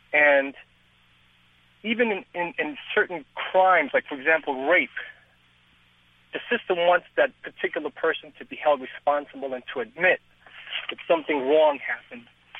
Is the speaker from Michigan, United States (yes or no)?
no; New York City, New York, United States; I'm a former New Yorker, was born and raised in New York City. I was a tenant of a housing project. I'm Latino.